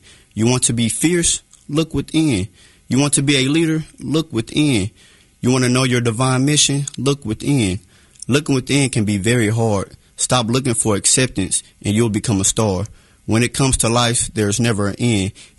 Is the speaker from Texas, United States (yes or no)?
yes; Texas, United States; also born or lived in Louisiana / Georgia; Oh, I'm from Texas, you know. Really from everywhere from the South because I was born in Louisiana, uh-huh. raised in Georgia and Texas, but I call Texas my home because that was the last place I was at.